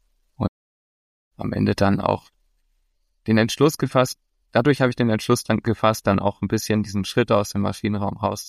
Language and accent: German; Switzerland; ich komme ja aus der Schweiz